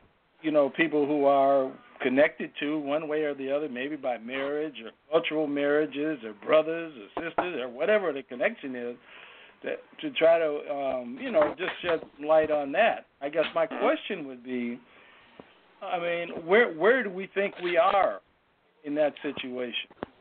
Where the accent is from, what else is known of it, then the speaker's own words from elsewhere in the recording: Minneapolis, Minnesota, United States; Gentlemen … I'm from Minneapolis.